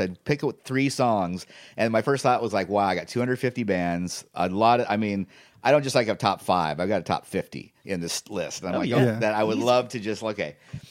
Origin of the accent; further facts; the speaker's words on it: Los Angeles, California, United States; I was from Los Angeles. They were like, we can't believe you moved here to this little town.